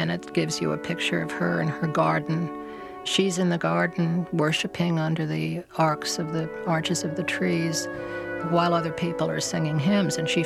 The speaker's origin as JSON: {"language": "English", "town": "Manhattan", "region": "New York", "country": "United States", "tie": "born or raised there", "said": "I would never have known because I grew up in Manhattan."}